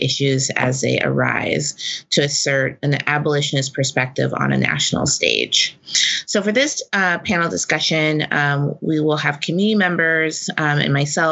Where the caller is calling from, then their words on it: Portland, Oregon, United States; I'm joining you from Portland, Oregon, which is on the lands of the Multnomah, Kathlamet, Clackamas, Bands of the Chinook, Tualatin, Kalapuya, Malala, and many other tribes